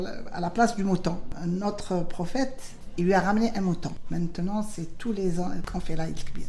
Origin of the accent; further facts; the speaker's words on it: Algeria; moi, je suis algérienne, je suis musulmane.